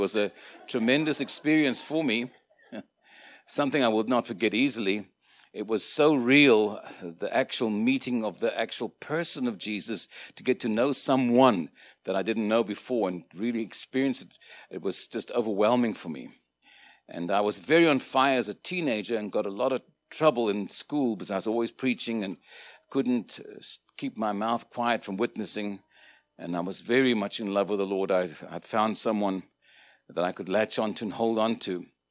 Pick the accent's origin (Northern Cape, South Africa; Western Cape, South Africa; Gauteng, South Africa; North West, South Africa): Western Cape, South Africa; Cape Town; born there; took them to Cape Town, South Africa, where I was born.